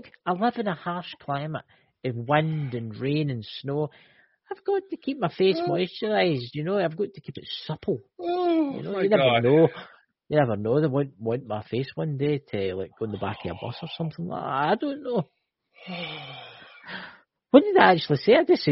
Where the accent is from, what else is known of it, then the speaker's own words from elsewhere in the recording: Scotland, United Kingdom; Aye, I'm from Scotland, aye.